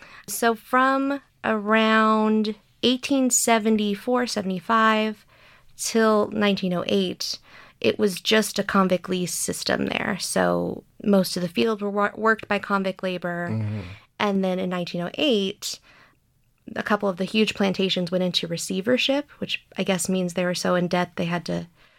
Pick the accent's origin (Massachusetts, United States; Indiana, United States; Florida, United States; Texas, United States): Texas, United States; Houston; I grew up in Northeast Houston, which is the polar opposite side of the city of Sugarland. So it took about an hour to get from my hometown to Sugarland.